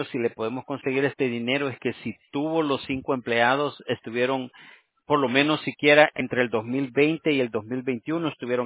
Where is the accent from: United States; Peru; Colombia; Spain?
United States; California; Yo soy de aquí, de California.